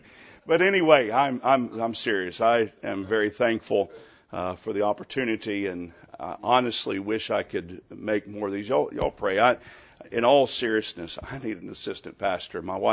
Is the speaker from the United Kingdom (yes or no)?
no; Mid-South, United States; I was from the Mid-South and went to about 3,000 of them and got no meetings out of it.